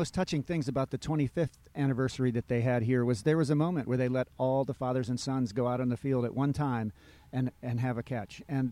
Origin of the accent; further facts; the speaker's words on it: Sharon Center, Ohio, United States; I grew up in Sharon Center, Ohio, population 300, Northeast Ohio near Akron.